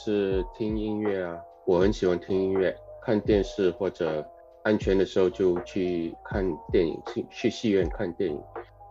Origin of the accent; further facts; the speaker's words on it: Singapore; now in San Francisco, United States; 我是在新加坡出生长大的，在1999年移民来三藩市美国。